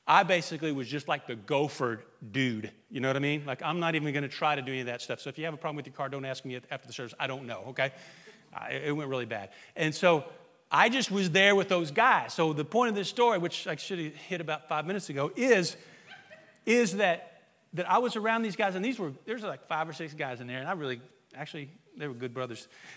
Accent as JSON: {"language": "English", "town": "Indianapolis", "region": "Indiana", "country": "United States", "tie": "born or raised there", "said": "I grew up in Indianapolis. My parents still live there"}